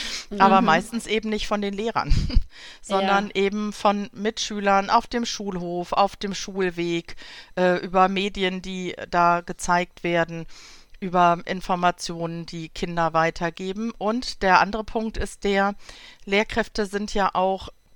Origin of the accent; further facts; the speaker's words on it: West Germany, Germany; Ich komme jetzt aus Westdeutschland